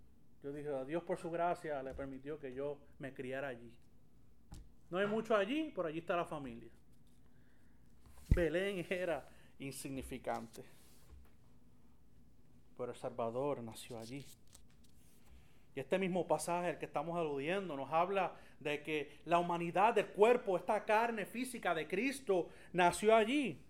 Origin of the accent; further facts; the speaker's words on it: Florida, Puerto Rico; yo soy de Florida. Ah, sí, del estado de Florida, yo he estado ahí. Yo, brother, del pueblo de Florida, de Puerto Rico, no el estado de Florida. Porque Florida es un pueblo insignificante, un pueblo pequeñito